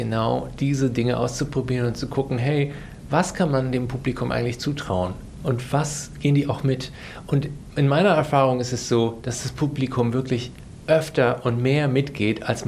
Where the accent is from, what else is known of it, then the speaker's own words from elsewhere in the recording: Germany; ich komme jetzt aus Deutschland und mache eine Geschichte über die Zustände in der Türkei.